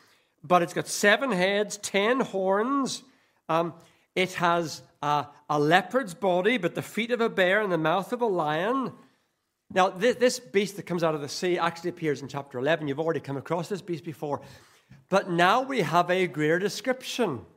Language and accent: English; Northern Ireland, United Kingdom; In Northern Ireland, where my accent comes from, everything from the Pope to Ian Paisley, and all in between.